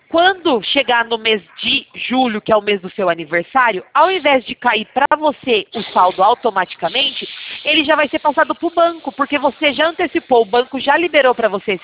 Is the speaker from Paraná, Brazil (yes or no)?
no; Sorocaba, São Paulo, Brazil; Eu sou de Sorocaba.